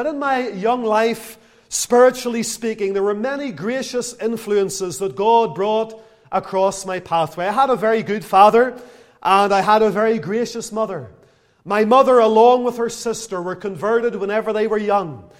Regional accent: Lisburn, Northern Ireland, United Kingdom; I was born in 1978 in Lagan Valley Hospital in Lisburn. And I grew up in Lisburn until the age of about 30 whenever I got married.

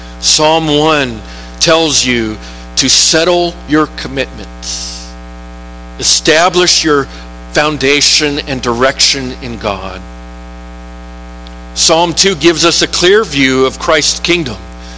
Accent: Florida, United States; When I was growing up in Florida for a few years, we went snake hunting.

